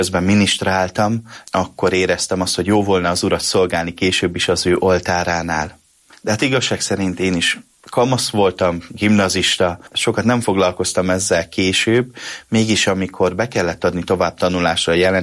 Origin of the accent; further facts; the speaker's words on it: Mád, Borsod-Abaúj-Zemplén, Hungary; én egy hegyaljai kis faluból származom, amelynek a neve Mád községe